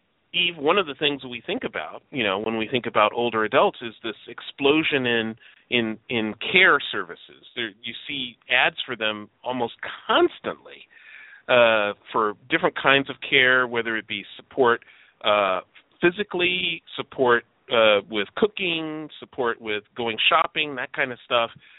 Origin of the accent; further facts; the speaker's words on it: Chicago, Illinois, United States; moved away; it still is in my hometown in Chicago. I just went back to Chicago recently.